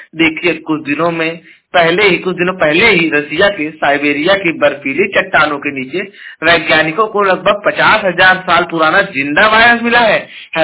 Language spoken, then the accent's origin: Hindi; Jaunpur, Uttar Pradesh, India; और मैं उत्तर प्रदेश के जौनपुर जिले का निवासी हूं